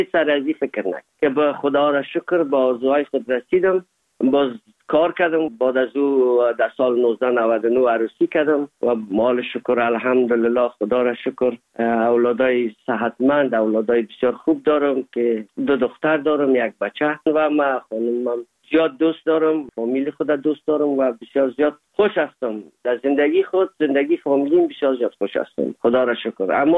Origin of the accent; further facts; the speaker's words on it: Afghanistan; now in Germany; زمان که ما از افغانستان آمدیم